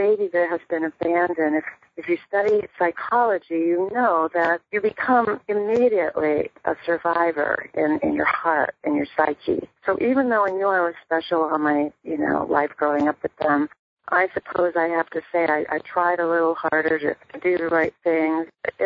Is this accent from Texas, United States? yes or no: no; Wheeling, West Virginia, United States; I knew I wanted to go to a big city because I was born and raised in Wheeling, West Virginia.